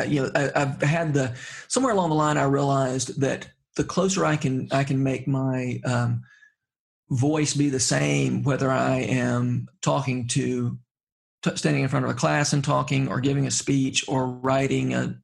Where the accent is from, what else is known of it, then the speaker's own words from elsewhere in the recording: Georgia, United States; growing up in Middle Georgia isn't necessarily an asset to an academic writer.